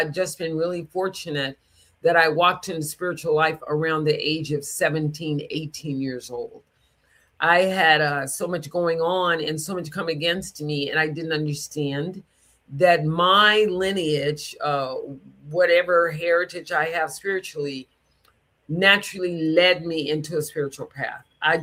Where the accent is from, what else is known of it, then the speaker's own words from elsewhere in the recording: the South, United States; being a young Black girl growing up in the South.